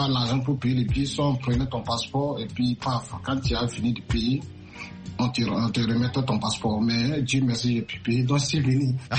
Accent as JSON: {"language": "French", "country": "Burkina Faso", "lives_now": "United States", "said": "Et juste quand j'ai quitté Abidjan, quand c'est arrivé au pays, au Burkina, paf, les pandémies, ça a commencé, ils ont commencé à fermer les frontières. Donc, facilement, j'ai passé plus de 6 mois à Ouagadougou, là-bas."}